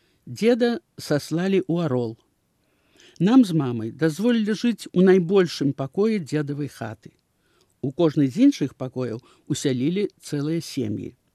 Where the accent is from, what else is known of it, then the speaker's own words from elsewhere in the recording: Babruysk, Mogilev Region, Belarus; born there; Я нарадзілася ў Бабруйску ў 1930 годзе.